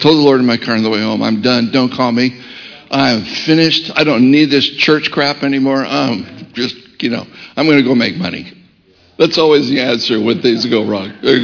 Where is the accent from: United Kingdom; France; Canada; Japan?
Japan; now in United States; I remember coming to the States. I was born and raised in Japan. I'm a missionary kid. I came in 1970.